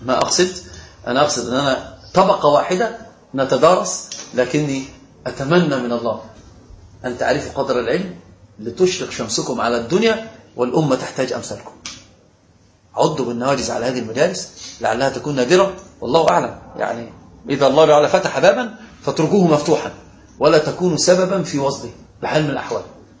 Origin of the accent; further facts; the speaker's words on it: Upper Egypt, Egypt; وأنا صعيدي صعيدي، يعني رأسي ما ليست كالجزائريين فوقها